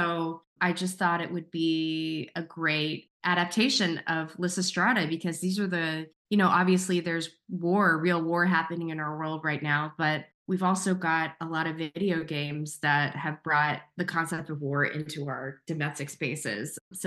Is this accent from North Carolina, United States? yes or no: yes; Winston-Salem, North Carolina, United States; now in Los Angeles, United States; And I'm from Winston-Salem near Chapel Hill. So it's just nice to be able to come home. I live in Los Angeles now.